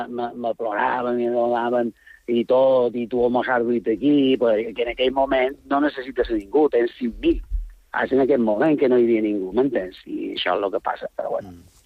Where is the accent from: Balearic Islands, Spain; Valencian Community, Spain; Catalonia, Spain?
Balearic Islands, Spain; Porreres; el poble de Porreres, és el meu poble